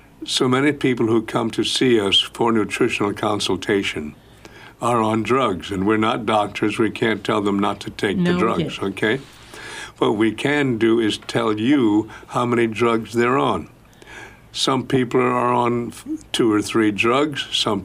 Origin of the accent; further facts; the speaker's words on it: Midwest, United States; I must know this guy because we're both from the Midwest.